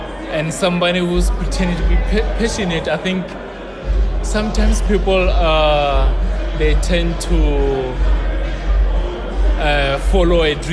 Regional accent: Limpopo, South Africa; born there; So I was born in Limpopo, in Sechewa.

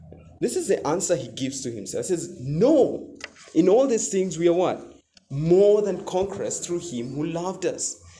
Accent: Kenya; You know, as Kenyan Christians, we, most of us, don't know what persecution is.

